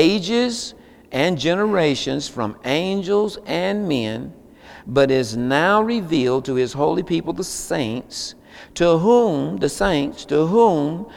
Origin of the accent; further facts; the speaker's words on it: Seneca, South Carolina, United States; I'm from Perry Hill in Seneca, South Carolina. Amen. Formerly in the hood